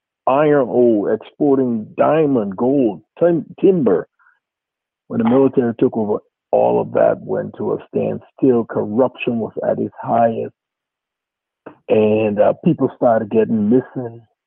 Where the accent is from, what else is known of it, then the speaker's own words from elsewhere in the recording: Liberia; moved away as an adult; now in United States; I was born in Liberia, raised in Liberia until I was about 31 years old before transitioning to this great state.